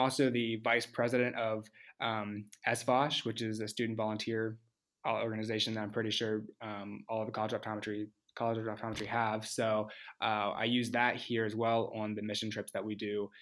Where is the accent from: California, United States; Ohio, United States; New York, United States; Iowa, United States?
Ohio, United States; I am originally from Southeast Ohio. So I went to the Ohio State University for undergrad